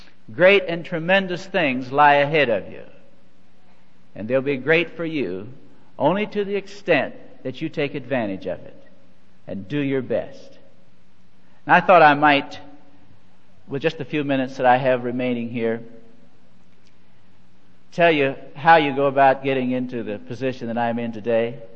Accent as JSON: {"language": "English", "region": "Missouri", "country": "United States", "said": "but you realize that I'm from Missouri, you see, and former training comes out sometimes, and particularly in a crisis."}